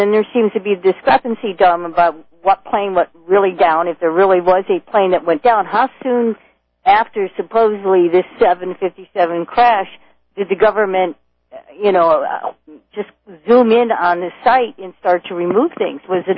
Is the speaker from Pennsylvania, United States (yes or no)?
yes; Pittsburgh, Pennsylvania, United States; I'm from Pittsburgh, so I know exactly what you're referring to.